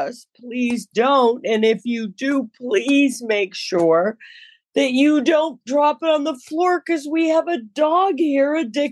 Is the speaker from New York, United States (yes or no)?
yes; New York, United States; Because I'm a New Yorker, too.